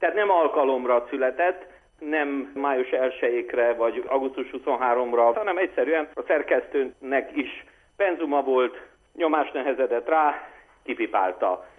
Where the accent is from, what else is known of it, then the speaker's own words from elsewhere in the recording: Petroșani, Hunedoara County, Romania; kisgyerekkoromban, én a Zsilvölgyében, Petrozsényben nevelkedtem